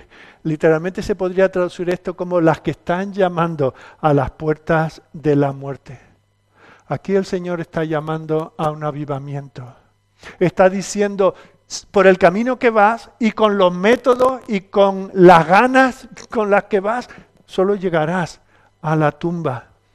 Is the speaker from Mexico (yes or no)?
no; Canary Islands, Spain; Yo nunca tuve pastor de niño, pero vivía en Canarias, no teníamos pastor, pero venían algunos pastores de la península.